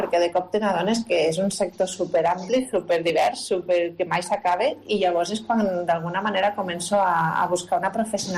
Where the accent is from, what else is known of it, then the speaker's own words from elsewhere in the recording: Catalonia, Spain; now in Barcelona, Spain; Quan surto de Terralta, jo soc de la Terralta, quan me'n vaig d'allí surto a estudiar a Barcelona